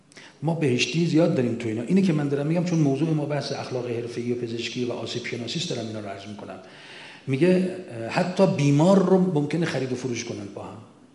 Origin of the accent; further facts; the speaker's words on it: Mashhad, Razavi Khorasan, Iran; من خودم در شهر خودمون مشهد